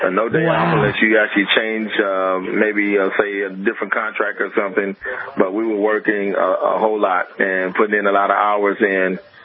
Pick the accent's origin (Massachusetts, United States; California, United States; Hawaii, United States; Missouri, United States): Missouri, United States; St. Louis; now in Louisiana, United States; Well, actually, I'm in the state of Missouri. It's called Louisiana, Missouri, but I'm from St. Louis.